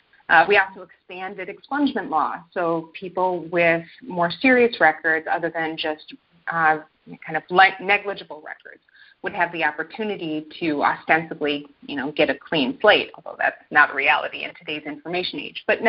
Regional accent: Sioux Falls, South Dakota, United States; And as I said, I grew up in South Dakota, where there wasn't much to do other than get into trouble

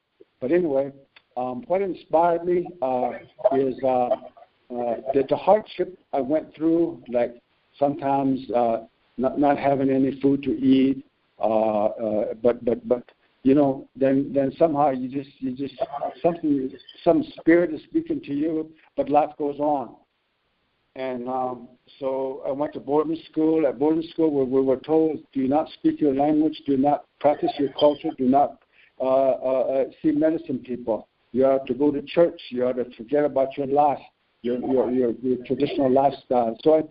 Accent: United States; But I was born on the Navajo land, Navajo reservation

